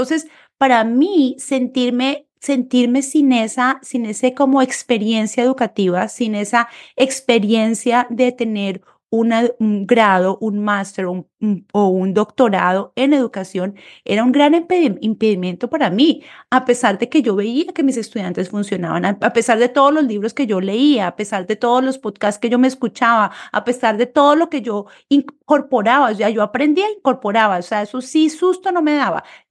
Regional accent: Colombia; cuando yo me crié en Colombia

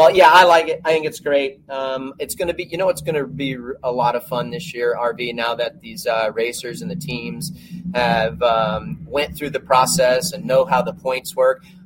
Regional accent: Florida, United States; Looking forward to getting that started in my home state of Florida.

